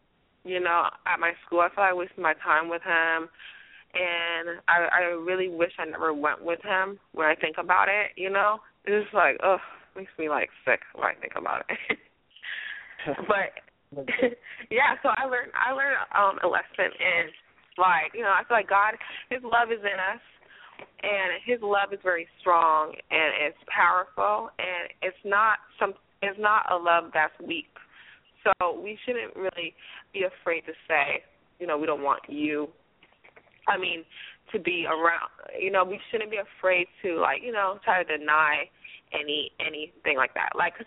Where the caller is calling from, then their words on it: Florida, United States; I'm calling from South Florida.